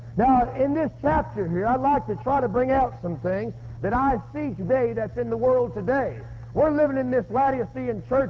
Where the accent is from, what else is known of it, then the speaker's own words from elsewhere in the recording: Livonia, Michigan, United States; We're from Michigan originally, right around Livonia, out of Herbert Noe's church. We've been down south about 10 years.